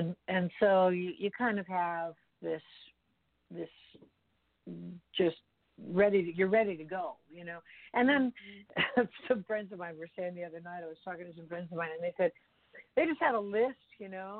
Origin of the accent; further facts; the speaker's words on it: Washington, United States; born there; And then, you know, I was born in Washington State.